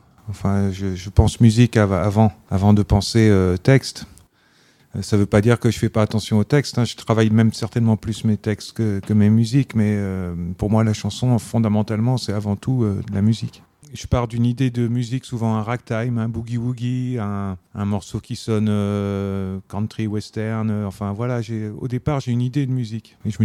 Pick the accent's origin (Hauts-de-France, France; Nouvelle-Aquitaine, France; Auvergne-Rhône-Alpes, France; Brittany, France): Nouvelle-Aquitaine, France; Montmorillon; born there; Alors, je suis né à Montmorillon. C'est la sous-préfecture de la Vienne. C'est au sud de. C'est entre Poitiers et Limoges.